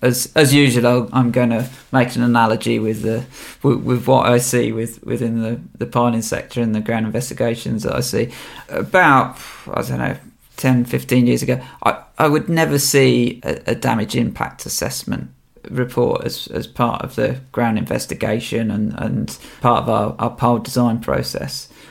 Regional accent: Leamington Spa, West Midlands, United Kingdom; born there; not far from where I was born in Leamington Spa, so it's just down the road from there.

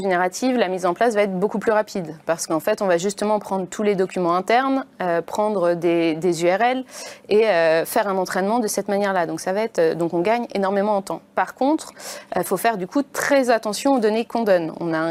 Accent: France; Alors en tant que Français, on est un peu malchanceux.

